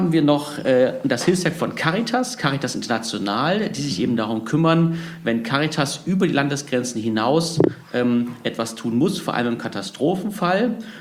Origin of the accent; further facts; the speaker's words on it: Erfurt, Thuringia, Germany; Und bevor ich ins Bistum zurückgekommen bin in meine Heimat